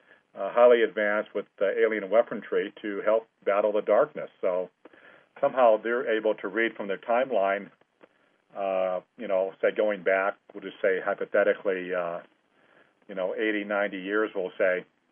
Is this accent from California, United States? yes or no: yes; California, United States; But anyway, I'm from California, and, you know, in California here what happens is most people kind of have been there and done